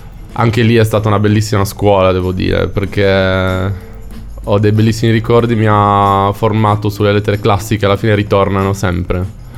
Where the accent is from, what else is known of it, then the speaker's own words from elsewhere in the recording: San Sperate, Sardinia, Italy; Sono nato a San Sperate, sono cresciuto a San Sperate.